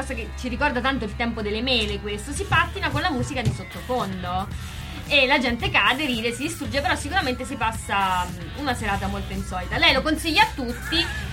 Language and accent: Italian; Sicily, Italy; ma mica vivo a Perugia, io sono siciliana